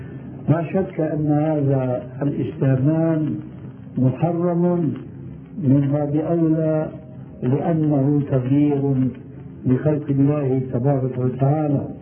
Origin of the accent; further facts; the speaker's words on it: Syria; ففي كثير من البلاد عندنا في سوريا